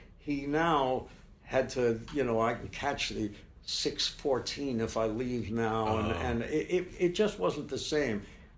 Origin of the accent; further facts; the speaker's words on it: New York City, New York, United States; born there; I couldn't dream of living in the country. I was born in New York City. I went to Deawood Clinton High School, and you know, I'm just a New York guy.